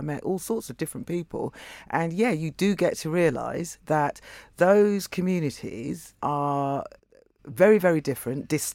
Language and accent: English; London, United Kingdom; born and bred in London